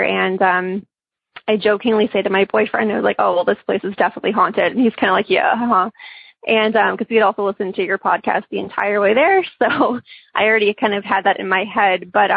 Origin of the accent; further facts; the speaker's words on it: Chicago, Illinois, United States; now in California, United States; and I'm from Chicago originally, so my boyfriend wanted to take me somewhere where the leaves changed because he knew I missed fall.